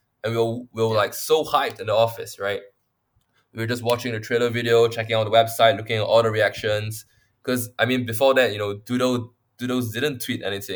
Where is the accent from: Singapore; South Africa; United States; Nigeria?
Singapore; from Singapore, product manager here at Battle Showdown.